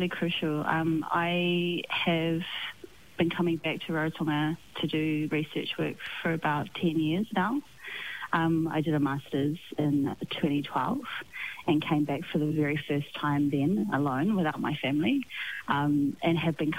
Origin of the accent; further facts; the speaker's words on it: New Zealand; I grew up in New Zealand.